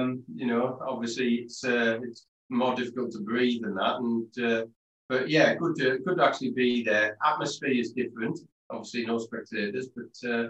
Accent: Middlesbrough, North East England, United Kingdom; I came from Middlesbrough.

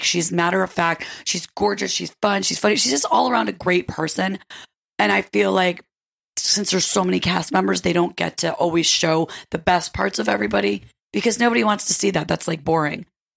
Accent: New York, United States; I'm from New York. Like, fuck is like every other word for me, right.

